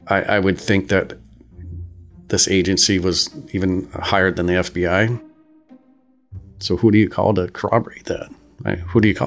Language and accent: English; Texas, United States; also born or lived in Grand Rapids, Michigan; I was born in Grand Rapids. My mom and my dad divorced when I was young. We moved to Texas.